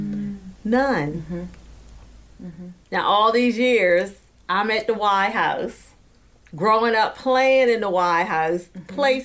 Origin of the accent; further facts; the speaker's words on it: Unionville, United States; I was born and raised in Unionville, which is the African-American community that ex-18 slaves came back and they built up this community strong